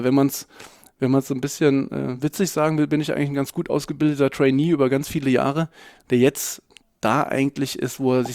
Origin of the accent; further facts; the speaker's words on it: Berlin, Germany; ich bin ein Kind des Ostens, bin in Berlin groß geworden